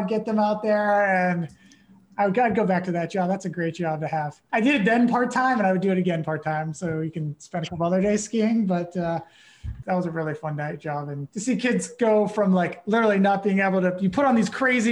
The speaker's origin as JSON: {"language": "English", "town": "Pittsburgh", "region": "Pennsylvania", "country": "United States", "tie": "born or raised there", "said": "But I grew up in Pittsburgh."}